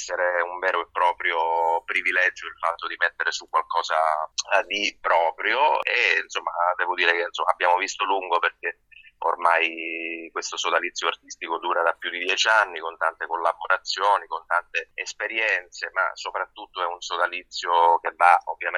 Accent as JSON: {"language": "Italian", "town": "Gela", "region": "Sicily", "country": "Italy", "said": "Io sono originario di Gela, provincia di Caltanissetta, quindi Sicilia orientale."}